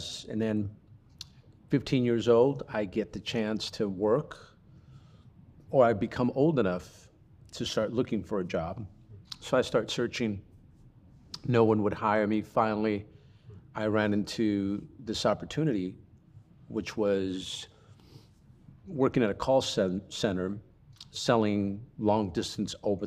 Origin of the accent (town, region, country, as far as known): United States; born or raised there; also born or lived in Bogota, Colombia